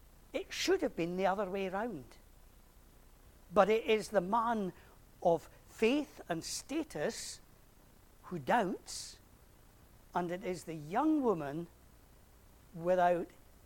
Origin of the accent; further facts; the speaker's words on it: Galashiels, Scotland, United Kingdom; I grew up in Gala, hence I can call myself a Galilean.